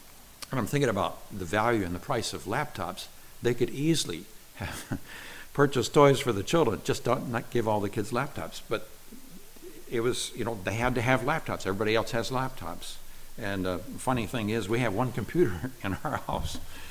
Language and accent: English; Nigeria; I grew up in Nigeria, West Africa.